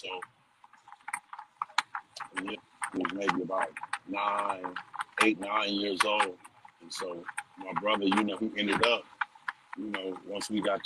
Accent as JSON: {"language": "English", "town": "Compton", "region": "California", "country": "United States", "tie": "born or raised there", "also_born_or_lived": "Chicago", "said": "Yeah, man, you know, I was born in Chicago, I was raised out in Compton. You know, that's where my upbringing came from, out in Compton."}